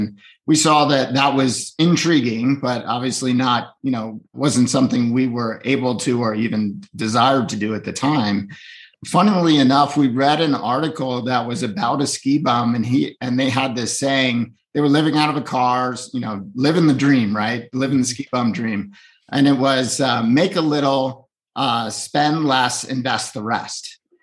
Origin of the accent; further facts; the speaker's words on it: Northeast, United States; Yeah, so I grew up in the Northeast. I went to work on Wall Street after graduating from college